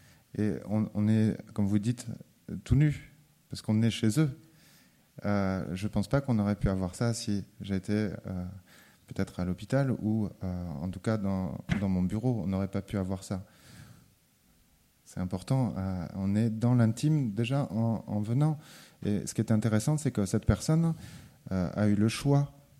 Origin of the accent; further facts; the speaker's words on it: Nîmes, Occitanie, France; Je vous rappelle qu'on vient de Nîmes.